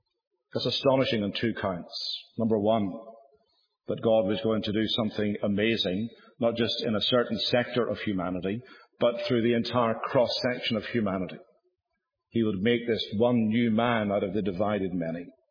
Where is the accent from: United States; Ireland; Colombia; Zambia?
Ireland; I grew up in Ireland, the most divided bit of real estate that this world has ever known.